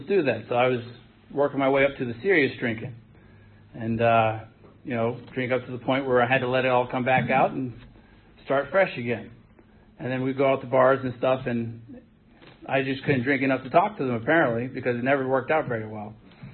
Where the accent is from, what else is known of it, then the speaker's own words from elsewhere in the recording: Madison, Virginia, United States; I was born and raised in Madison, went to Culpeper Schools